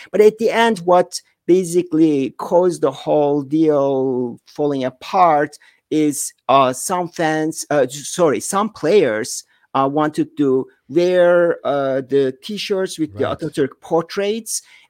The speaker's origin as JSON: {"language": "English", "region": "Ankara", "country": "Turkey", "tie": "born or raised there", "said": "So basically on December 11, at Ankara, my hometown"}